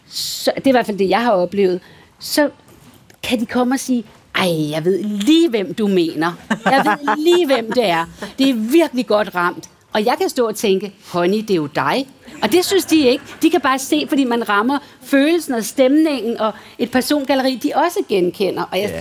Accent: Hvalsø, Zealand, Denmark; jeg skrev på et tidspunkt en bog, der foregår i Hvalsø, hvor jeg voksede op.

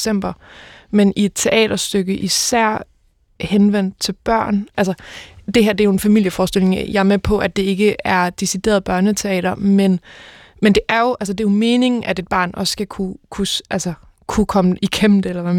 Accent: Region of Southern Denmark, Denmark; jeg er også fra Fyn, så sådan det er ligesom mit barndomsteater også, ikke?

